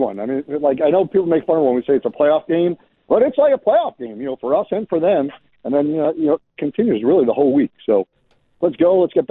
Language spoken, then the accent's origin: English; New York, United States; You know, I grew up in Long Island.